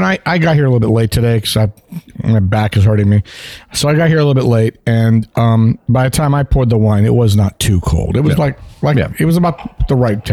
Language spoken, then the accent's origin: English; India; I'm a lychee guy, dude. I'm from India.